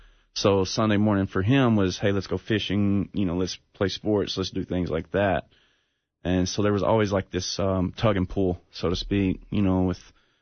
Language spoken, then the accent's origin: English; Lawrenceburg, Tennessee, United States; I grew up in Lawrenceburg, Tennessee. Small farm town. Little, everybody knows everybody. Everybody goes to church. Legalistic background. You know, Baptist, Southern Baptist upbringing.